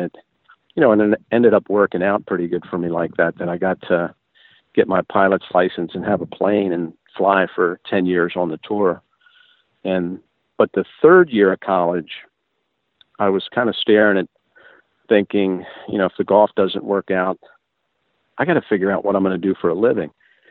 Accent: Frederick, Maryland, United States; We would go growing up in Frederick, Maryland, just outside of Baltimore and Washington.

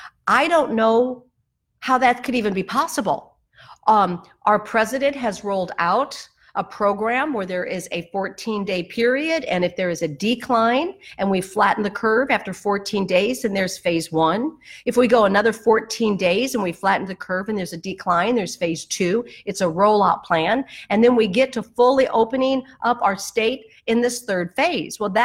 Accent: United States; That's my right as a citizen, as an American, and as a Christian.

